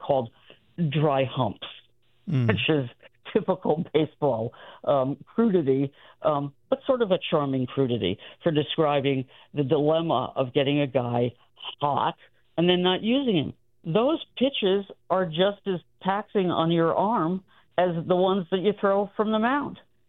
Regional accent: Long Island, New York, United States; I'm not saying go back to WPIX, which I watched as a kid growing up on Long Island

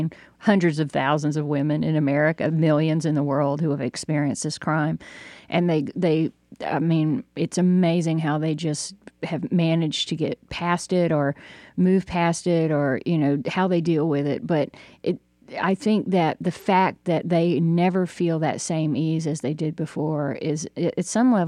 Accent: Jonesboro, Georgia, United States; people know I grew up in Jonesboro, about 45 minutes from Atlanta, during the time of the Atlanta child murders. And I saw at a very real level how that changed Jonesboro.

